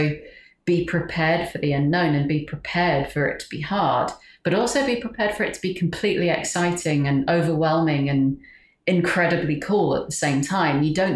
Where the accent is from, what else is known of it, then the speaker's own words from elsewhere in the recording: England, United Kingdom; As my accent might belie, I'm English.